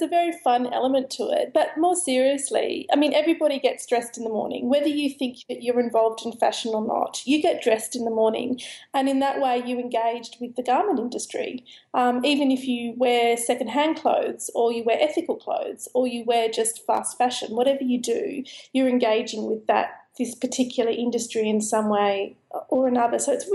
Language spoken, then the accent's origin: English; Sydney, New South Wales, Australia; I was actually a city kid. I grew up in Sydney.